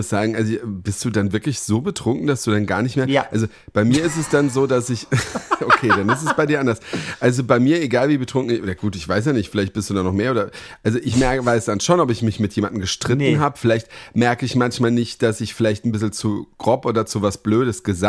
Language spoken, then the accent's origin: German; Berlin, Germany; ich als Berliner, der ja sehr viele große Events hier kennt